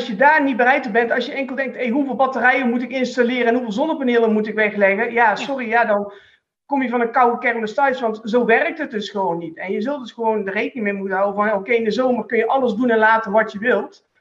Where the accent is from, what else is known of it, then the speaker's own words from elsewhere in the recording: Netherlands; moved away as an adult; now in Belgium; Ja, kom ik uit Nederland. En daarna zijn we in Vlaanderen gaan wonen.